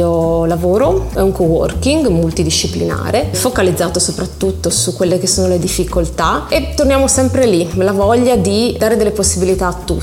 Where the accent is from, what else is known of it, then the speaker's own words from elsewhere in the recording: Udine, Friuli-Venezia Giulia, Italy; Io sono nata a Udine, sono sempre vissuta qua e penso che Udine sia il mio nido, fondamentalmente non mi sono mai spostata, sono molto stanziale.